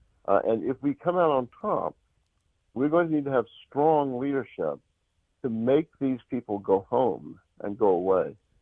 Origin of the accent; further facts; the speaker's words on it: the South, United States; And I am a Southerner.